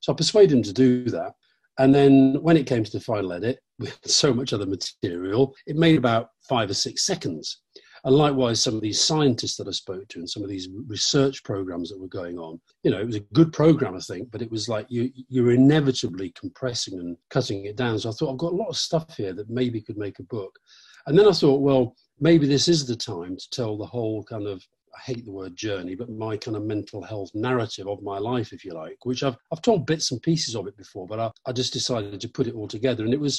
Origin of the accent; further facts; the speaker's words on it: Yorkshire and the Humber, United Kingdom; I grew up in Yorkshire. I did feel at home there.